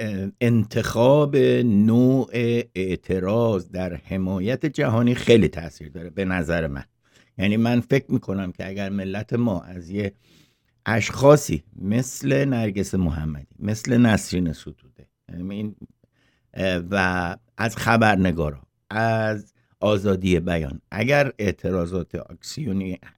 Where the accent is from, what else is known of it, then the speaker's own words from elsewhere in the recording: Iran; به نظر من به عنوان یک ایرانی باید دنبال این باشم